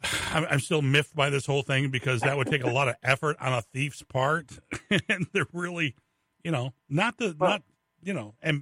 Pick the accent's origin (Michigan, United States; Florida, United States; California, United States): Michigan, United States; Lansing; Look, growing up in Lansing, I mean, I've seen a lot of things in the river